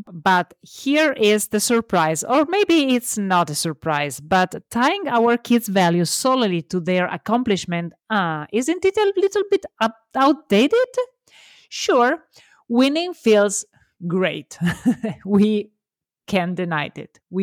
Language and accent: English; Italy; On a special note, remember always that I am Italian, so love my accent and embrace my mistakes.